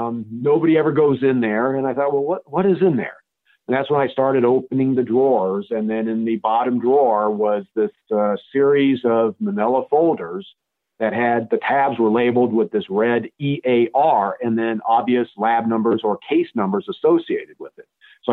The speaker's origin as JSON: {"language": "English", "town": "Fairfield", "region": "California", "country": "United States", "tie": "born or raised there", "said": "No, I'm a military brat. So my father was in the Air Force. And so growing up, I bounced all over the United States until we settled in the Fairfield-Vacaville area starting in the eighth grade."}